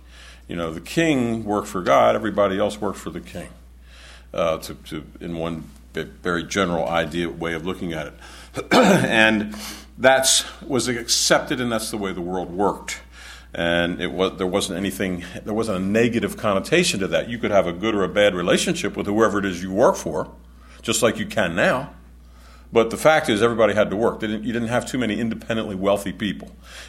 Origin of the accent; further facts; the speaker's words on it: Maryland, United States; Yeah, I grew up in Maryland.